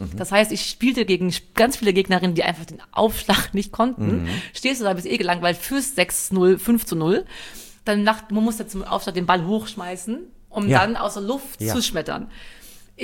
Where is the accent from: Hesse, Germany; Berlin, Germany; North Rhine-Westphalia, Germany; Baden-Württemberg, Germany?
Berlin, Germany; Ich habe mit 8 Jahren angefangen, Tennis zu spielen bei uns in Berlin und im Verein. Wir waren ja Mittelklasse